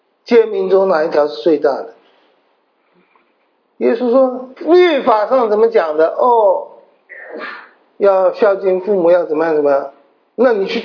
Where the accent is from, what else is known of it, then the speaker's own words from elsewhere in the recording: China; 怎么不拣选我们中国人？